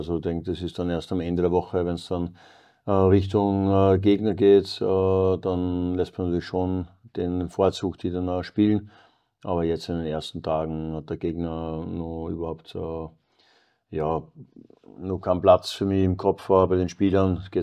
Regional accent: Linz, Upper Austria, Austria; now in Zurich, Switzerland; bei uns in Linz

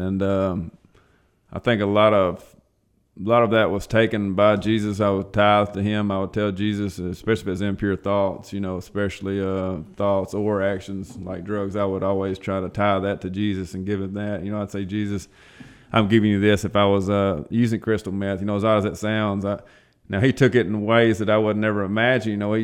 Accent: Trenton, Tennessee, United States; Yes, sir. I grew up in Trenton, Tennessee, and shortly after that, went off to college and ended up in Jackson.

